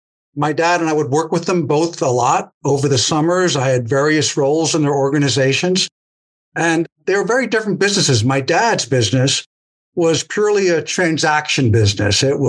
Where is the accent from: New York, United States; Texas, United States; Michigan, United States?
New York, United States; At the same time, I'm from New York